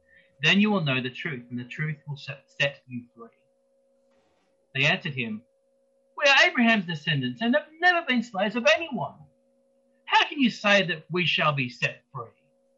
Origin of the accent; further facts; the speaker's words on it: Brisbane, Queensland, Australia; I'm from Brisbane and work for City Bible Forum.